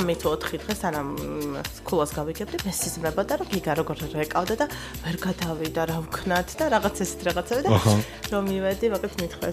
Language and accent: Georgian; Tbilisi, Georgia; ეს თბილისური რაღაცა უბანში გავიზარდე, სადაც აი კერძო ბინებია და ძალიან ისეთი სამეზობლო და